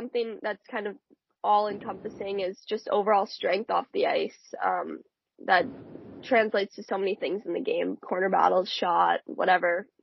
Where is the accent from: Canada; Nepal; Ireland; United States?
United States; Wisconsin; also born or lived in Baton Rouge, Louisiana / Pennsylvania; I was born in Baton Rouge, Louisiana, because my dad was coaching there. And then we ended up moving to Pennsylvania. And then I landed in Wisconsin when I was about 7. So that's sort of home base.